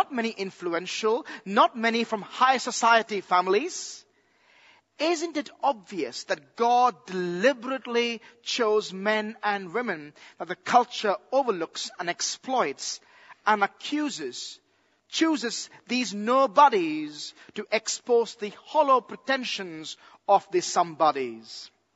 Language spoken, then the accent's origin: English; India; When I was a child growing up in India, I just lived a mile away